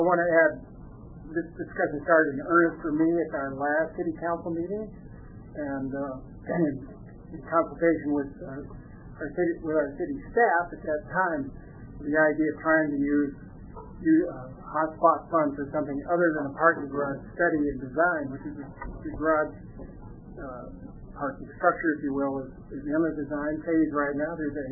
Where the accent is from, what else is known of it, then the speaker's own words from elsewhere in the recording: Boulder, Colorado, United States; now in Moab, United States; I came from Boulder, Colorado, where years ago was a funky little town, much like Moab is now